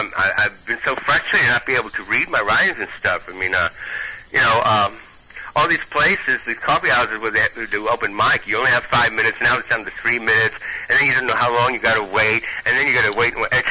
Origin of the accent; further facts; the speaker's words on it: New York, United States; accent: Brooklyn; I'm glad I still have some of my accent. I like Brooklyn accents.